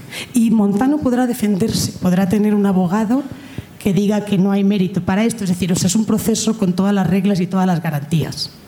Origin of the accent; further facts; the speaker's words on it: Spain; le aseguro yo como española que aquello se nos da bien